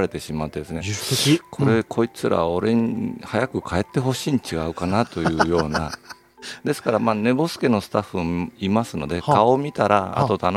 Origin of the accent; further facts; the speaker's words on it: Seki, Gifu, Japan; はい、出身は岐阜なんです